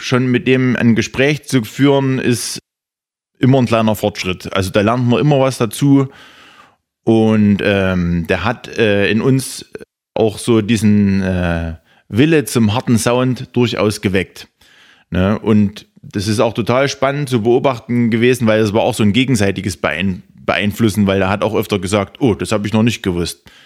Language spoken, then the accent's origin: German; East Germany, Germany; wenn wir irgendwo hinkommen und sagen, wir kommen aus Dunkeldeutschland.